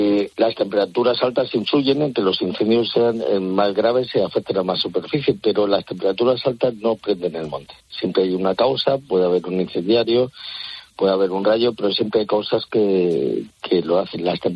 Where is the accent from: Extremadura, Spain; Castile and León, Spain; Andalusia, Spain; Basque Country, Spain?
Castile and León, Spain; Soria; moved away as an adult; now in Cantabria, Spain; Sí, antes hablabais del modelo Soria, que por cierto es mi tierra y... Llevo 37 años trabajando en Cantabria, pero mi tierra es aquella, la conozco bien.